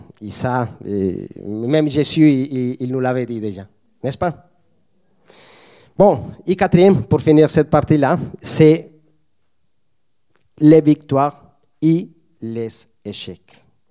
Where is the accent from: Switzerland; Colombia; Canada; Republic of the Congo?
Colombia; also born or lived in Spain; now in France; j'ai connu le Seigneur, ça fait 20 ans quand j'ai quitté la Colombie. Et quand j'arrivais en Espagne, après j'ai passé 1 an et demi ici en France